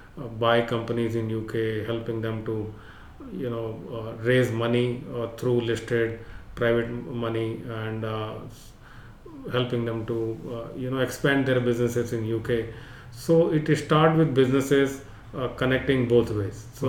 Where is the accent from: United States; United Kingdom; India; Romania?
India; Tikunia, Uttar Pradesh; And I grew up a village near UP, near Lucknow. District is called Tikunia Kiri in Lakhimpur.